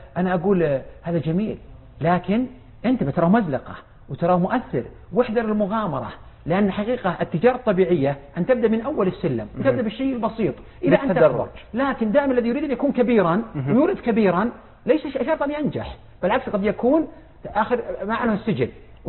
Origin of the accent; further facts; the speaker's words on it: Eastern Province, Saudi Arabia; يعمل مدير بإحدى الشركات عندنا في الشرقية